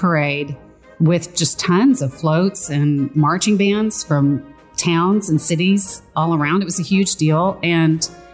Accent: Cuero, Texas, United States; I was born and raised in Cuero, Texas. It has a population of about 7,000 people, and it was known for its turkey farms.

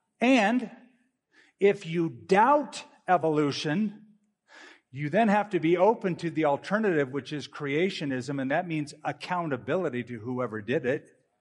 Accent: California, United States; I grew up in California public schools being taught evolution.

